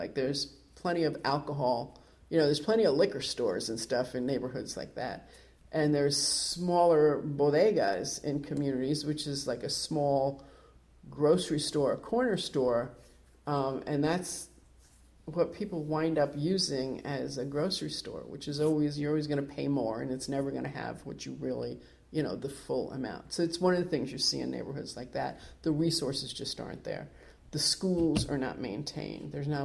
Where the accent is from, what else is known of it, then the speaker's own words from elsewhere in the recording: Manhattan, New York, United States; where I consider my hometown to be East Harlem and Manhattan.